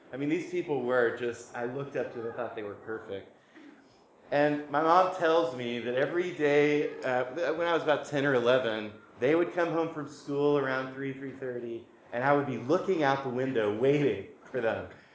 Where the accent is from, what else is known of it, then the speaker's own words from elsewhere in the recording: Memphis, Tennessee, United States; moved away as an adult; also born or lived in Boston / Connecticut / Vermont; I grew up in Memphis, Tennessee. I've been in New England now for 15 years, as long as I've been married, actually. My wife and I moved to Boston for me to go to seminary, and we were in Connecticut for 7 years, and now we've been in Vermont for 4.